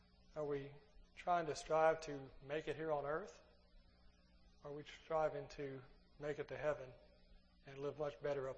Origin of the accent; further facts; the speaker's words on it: Ohio, United States; Growing up in Ohio, when I was younger, more so than now, you see cars that were pretty rusty.